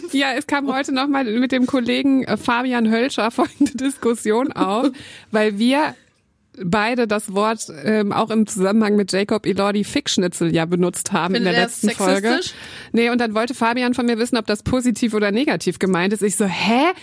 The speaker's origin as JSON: {"language": "German", "town": "Dinslaken", "region": "North Rhine-Westphalia", "country": "Germany", "tie": "born there", "said": "Ich bin in Dienstlaken geboren, aber der Hof von meinen Großeltern war in Förde. Deswegen haben meine Eltern auch in Förde gewohnt, aber meine Großeltern mütterlicherseits waren halt in Dienstlaken."}